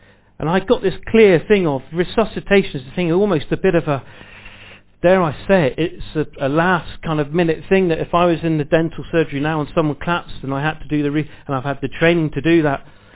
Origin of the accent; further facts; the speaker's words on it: United Kingdom; I know we're very British and very polite.